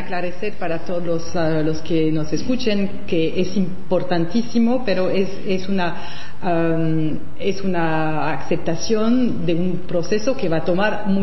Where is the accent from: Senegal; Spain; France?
France; Sí, como francesa, como europea, esa presidencia del Consejo de la Unión Europea